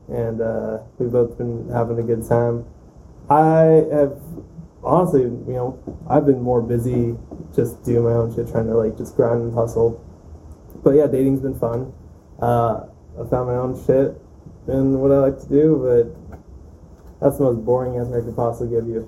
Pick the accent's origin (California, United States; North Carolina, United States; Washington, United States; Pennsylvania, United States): California, United States; San Diego; now in New York, United States; yeah, we grew up in San Diego.